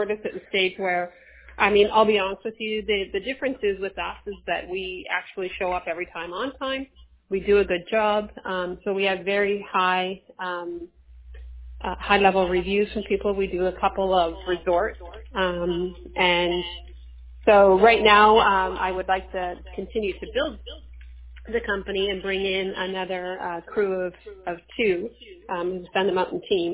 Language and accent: English; Canada; So we are from Canada, moving to Hawaii.